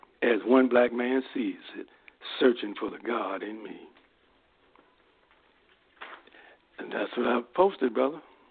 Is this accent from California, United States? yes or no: no; Virginia, United States; back to the projects that I grew up in Gilpin Court